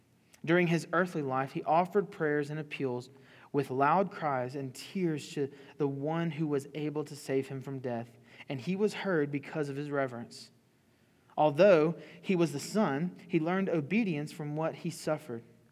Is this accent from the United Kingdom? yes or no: no; the South, United States; Now, I'm from the South.